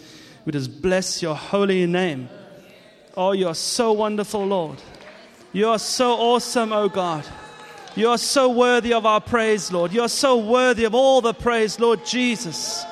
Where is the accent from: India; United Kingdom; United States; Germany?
Germany; Frankfurt, Hesse; I mean, Frankfurt, and we come from Frankfurt, but, you know, Frankfurt is still a provincial town compared to this, you know.